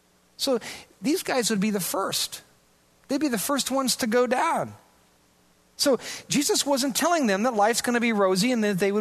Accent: Iowa, United States; Now, I'm from Iowa. I'm really regressing here. I'm from Iowa, you know, and we're not looking for demons under every rock.

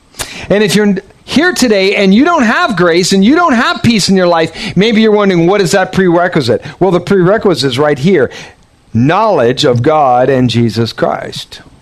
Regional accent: United States; But I'm not a Filipino. I'm an American.

